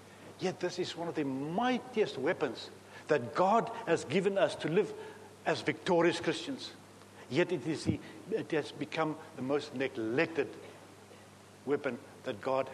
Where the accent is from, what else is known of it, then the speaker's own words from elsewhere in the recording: Eswatini; Now, I was born and bred in Swaziland. You all know where that is, little kingdom.